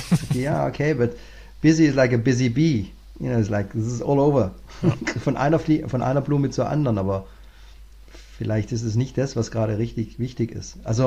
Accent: Southern Germany, Germany; Und da muss man also als Deutscher, also vor allem, ich komme aus dem Süddeutschen, da ist ja dieser Spruch, also nicht gemeckert ist schon gelobt.

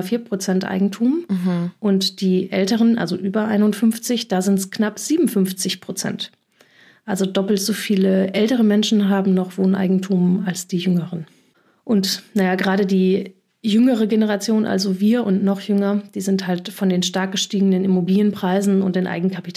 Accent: Rees, North Rhine-Westphalia, Germany; Also ich komme aus Rees am Niederrhein. Da sind 20.000 Einwohnerstädtchen an der holländischen Grenze.

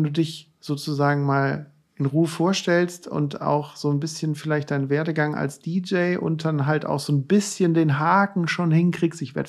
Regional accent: Cologne, North Rhine-Westphalia, Germany; bei uns in Köln sagt man ja Bütchen

